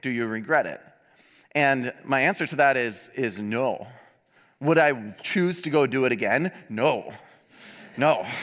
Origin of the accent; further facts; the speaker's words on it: Fargo, North Dakota, United States; We were living in Fargo, which was my hometown.